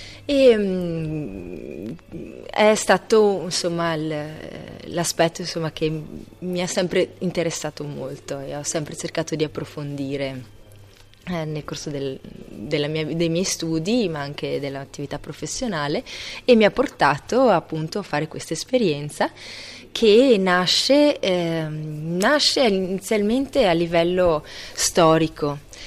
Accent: Ponte nelle Alpi, Veneto, Italy; appunto, sono di Ponte nelle Alpi

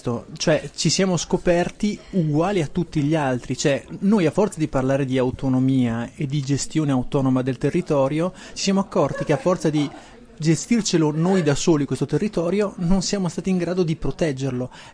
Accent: Trentino-Alto Adige, Italy; sarà forse che siamo pochi, siamo 500.000 anime in questo territorio

